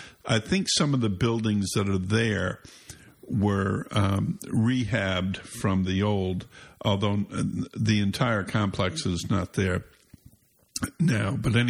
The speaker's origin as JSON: {"language": "English", "town": "Portsmouth", "region": "New Hampshire", "country": "United States", "tie": "born or raised there", "also_born_or_lived": "Exeter", "said": "Well, I grew up in Portsmouth and Exeter. Lived in Portsmouth until I was 10. Grew up at Wentworth Acres."}